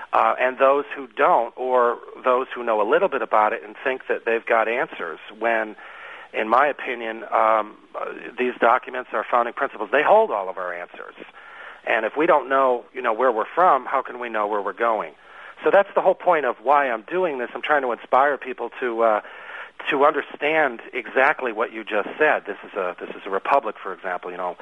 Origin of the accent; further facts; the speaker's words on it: Connecticut, United States; For me, I grew up in Connecticut originally, but I had a lot of friends from other countries.